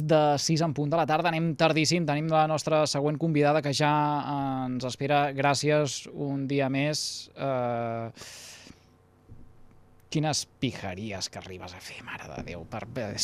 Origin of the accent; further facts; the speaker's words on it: Salomó, Catalonia, Spain; El vi del meu poble, que és de Salamó, el vi de Salamó